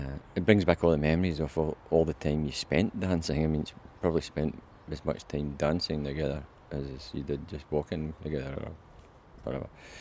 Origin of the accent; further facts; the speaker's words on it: Bathgate, Scotland, United Kingdom; I know I'm from Bathgate. Bathgate's my parish